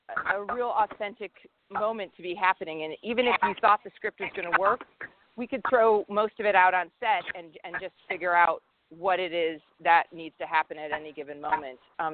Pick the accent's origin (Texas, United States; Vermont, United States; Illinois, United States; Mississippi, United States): Illinois, United States; Chicago; I come from Chicago. I'm a playwright, and so I came from that world